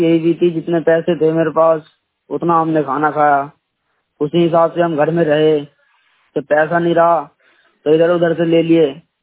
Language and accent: Hindi; Bihar, India; now in Delhi, India; मैं बिहार का रहने वाला हूँ।